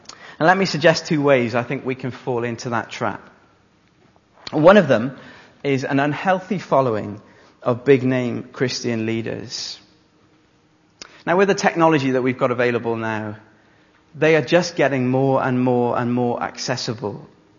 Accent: Wales, United Kingdom; As you know, I grew up in South Wales, and that was in the years soon after the death

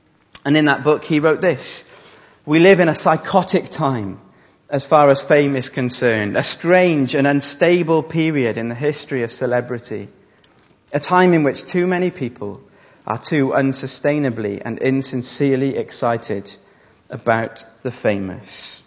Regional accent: Wales, United Kingdom; As you know, I grew up in South Wales, and that was in the years soon after the death

